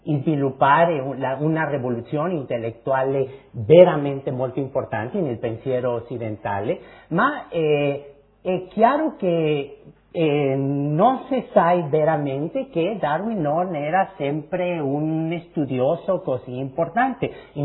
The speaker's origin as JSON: {"language": "Italian", "country": "Mexico", "second_language": "Italian", "said": "gli italiani capire lo che un messicano parla. E io c'è un vantaggio, è che sempre muovo le mani come un napoletano."}